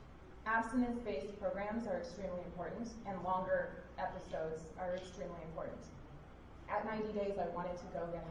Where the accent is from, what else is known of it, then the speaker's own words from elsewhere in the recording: San Mateo, California, United States; I'm from San Mateo. I graduated from USF last month.